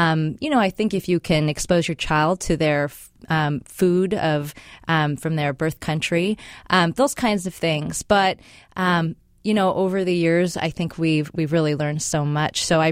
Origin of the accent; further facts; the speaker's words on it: Seattle, Washington, United States; So I grew up here in North Seattle, but it was back in the days of mandatory busing.